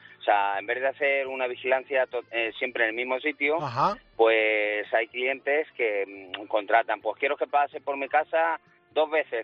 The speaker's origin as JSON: {"language": "Spanish", "town": "Barcelona", "region": "Catalonia", "country": "Spain", "lives_now": "Ciudad Real, Spain", "said": "No, soy de Barcelona."}